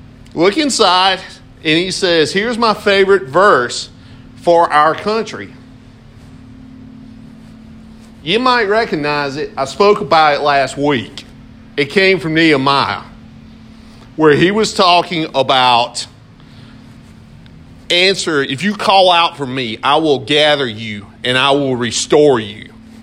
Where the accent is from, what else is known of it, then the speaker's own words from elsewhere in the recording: South Carolina, United States; And then he asked me about where I was from. And I told him South Carolina.